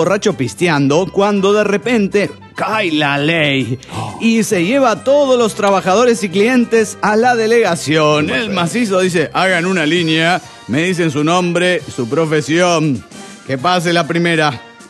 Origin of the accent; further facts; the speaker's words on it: Mexico City, Mexico; del DF mexicano.